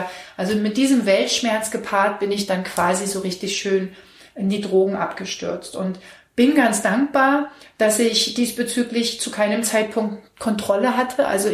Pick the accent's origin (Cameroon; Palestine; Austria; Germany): Germany; Berlin; Genau, und auch in Berlin aufgewachsen, zwischen Lichtenberg und Pankow.